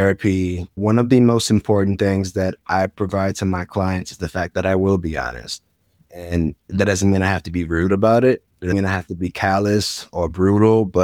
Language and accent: English; New Orleans, Louisiana, United States; And even I think back to myself growing up in New Orleans.